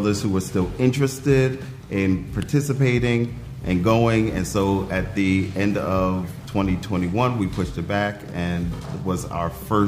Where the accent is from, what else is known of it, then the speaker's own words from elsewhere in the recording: New York, United States; I am originally from New York. I now reside in the DMV area